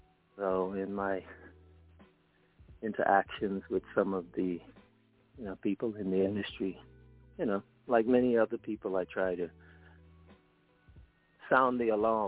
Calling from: East Coast, United States; Yeah, I'm on the East Coast.

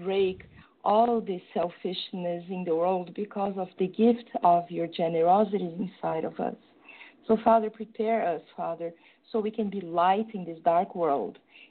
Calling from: São Paulo, Brazil; From São Paulo in Brazil.

